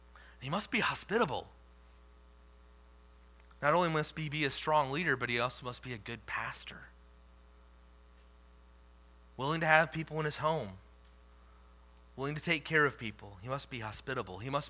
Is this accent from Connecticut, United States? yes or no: no; Wisconsin, United States; In my hometown growing up, it was in Wisconsin, right? So there was snow.